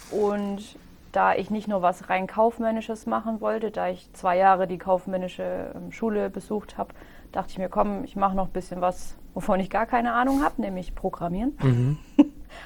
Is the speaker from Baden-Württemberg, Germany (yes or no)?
yes; Öschelbronn, Baden-Württemberg, Germany; Ich bin gebürtige Öschelbronnerin.